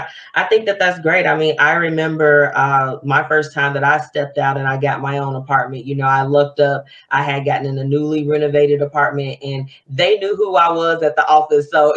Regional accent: Country Club Hills, Illinois, United States; We were talking about just the names of the suburbs that were surrounded where we grew up at. We grew up in Country Club Hills.

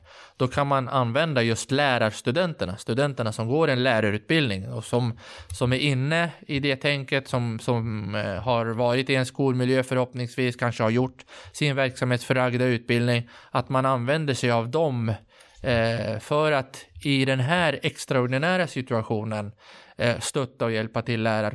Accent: Västerås, Västmanland County, Sweden; Men i min hemkommun, som jag kommer ifrån, Västerås

